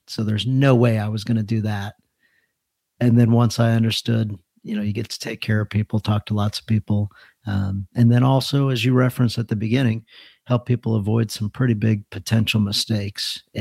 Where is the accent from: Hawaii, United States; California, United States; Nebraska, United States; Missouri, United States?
Missouri, United States; Fenton; So I grew up in Fenton, Missouri. So local guy